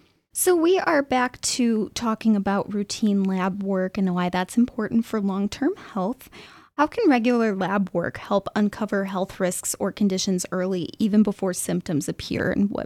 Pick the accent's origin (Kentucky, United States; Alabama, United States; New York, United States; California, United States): Kentucky, United States; Frankfort; I'm also from Frankfort, so love it here.